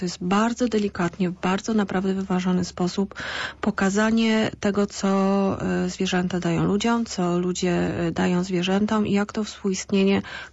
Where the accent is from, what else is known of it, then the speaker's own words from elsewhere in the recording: Poznań, Greater Poland Voivodeship, Poland; Tak, ta pani mieszka w Poznaniu, jesteśmy z Poznania.